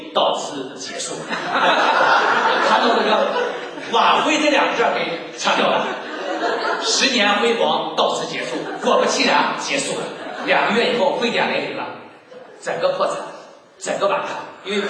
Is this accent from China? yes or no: no; Taiwan; 我不能说我是台湾人。